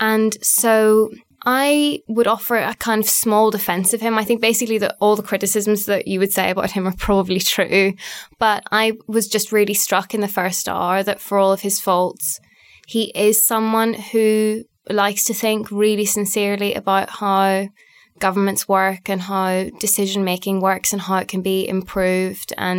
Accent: United Kingdom; If you're actually thinking about what we as the British public were doing at that point, a lot of people were not going to restaurants by then.

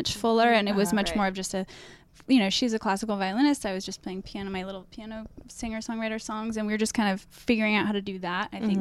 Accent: Berkeley, California, United States; So we're both from Berkeley, California, and we would went to different colleges

